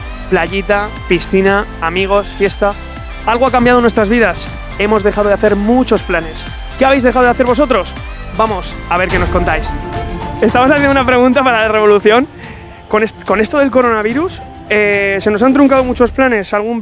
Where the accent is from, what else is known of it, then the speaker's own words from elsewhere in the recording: La Almunia de Doña Godina, Aragon, Spain; Yo también soy de pueblo de la Almunia y tampoco vamos a tener fiestas.